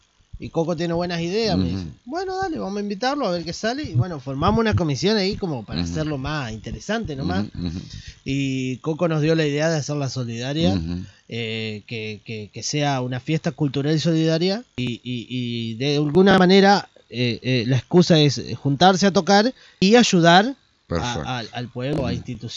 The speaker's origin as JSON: {"language": "Spanish", "region": "Buenos Aires", "country": "Argentina", "tie": "born or raised there", "lives_now": "Charrúas, Argentina", "said": "yo soy oriundo de Buenos Aires. Me casé con una chica de Charrúas y me fui a vivir allá hace un par de años."}